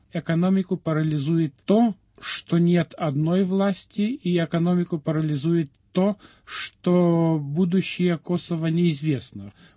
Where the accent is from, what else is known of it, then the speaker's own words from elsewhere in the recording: Lithuania; я сам литовец, но в Литве никогда не было такого ощущения